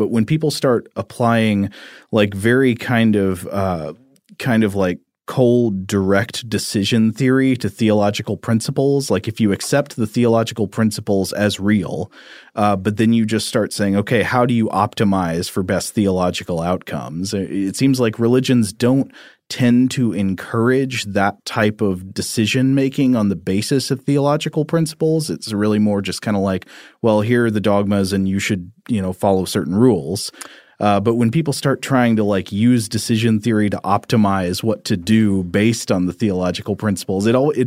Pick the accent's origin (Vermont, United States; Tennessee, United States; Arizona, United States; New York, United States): Tennessee, United States; I remember growing up in Tennessee, there were people who like belonged to churches that said, you know, you can't drink alcohol, but they didn't know that.